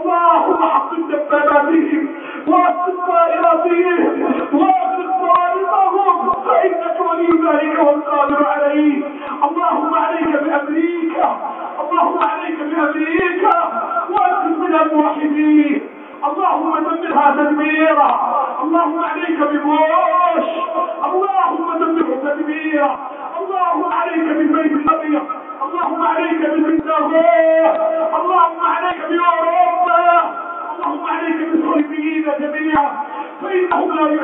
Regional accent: Egypt; اللهم احفظ بلدنا مصر،

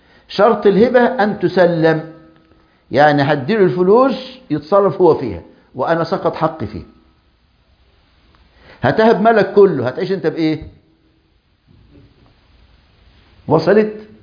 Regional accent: Egypt; عندنا في مصر،

